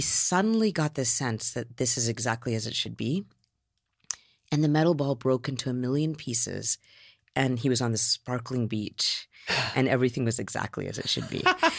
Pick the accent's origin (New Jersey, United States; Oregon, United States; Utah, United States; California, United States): Utah, United States; See, I'm not even a big swearer because I come from Utah.